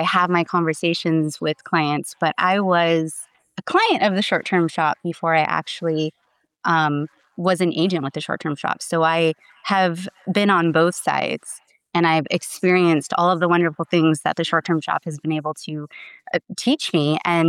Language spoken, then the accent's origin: English; Arizona, United States; born and raised in Arizona. So I'm a native, AKA unicorn.